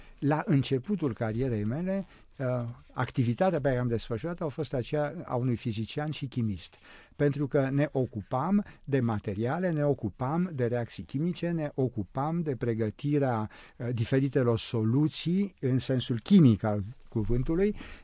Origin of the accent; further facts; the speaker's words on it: Romania; m-am născut în România și deci am făcut școala în România și a continuat prin aceea că chiar și studiile mi le-am făcut în România și doctoratul l-am obținut în România.